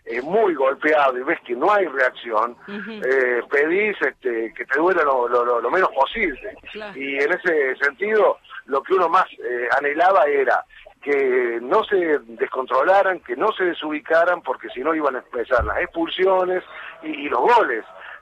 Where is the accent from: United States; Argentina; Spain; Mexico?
Argentina; como argentino